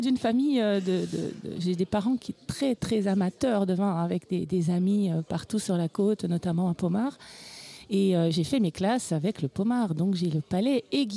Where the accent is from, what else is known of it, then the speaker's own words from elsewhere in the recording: Bourgogne-Franche-Comté, France; now in Tresserre, France; Je viens de Tresserre. Je vis à Tresserre depuis 30 ans. J'ai fait en 2020 mes 30e vendanges, mais je suis d'origine bourguignonne.